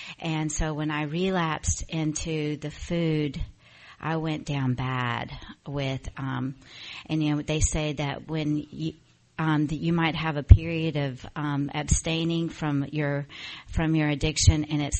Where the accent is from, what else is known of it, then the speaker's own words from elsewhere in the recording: Atlanta, Georgia, United States; I always was afraid of L.A. I'm from Atlanta.